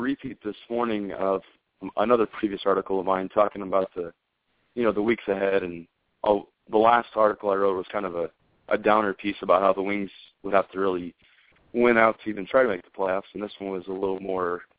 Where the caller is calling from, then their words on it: Salt Lake City, Utah, United States; Salt Lake City, Utah.